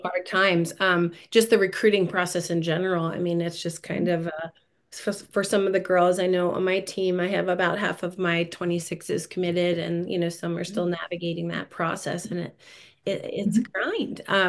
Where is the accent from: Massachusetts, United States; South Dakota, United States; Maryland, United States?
Maryland, United States; Baltimore; I mean, I grew up in Baltimore and then went to Loyola and been at home ever